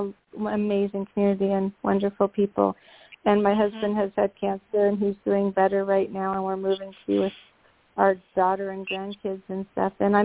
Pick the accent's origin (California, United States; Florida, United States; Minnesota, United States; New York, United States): California, United States; Los Angeles; born there; now in Northern California, United States; 6:20 p.m. Los Angeles.